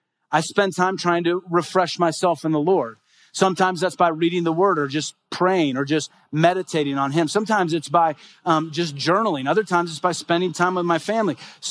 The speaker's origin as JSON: {"language": "English", "country": "United States", "said": "And as an American, it will drive you absolutely crazy, right?"}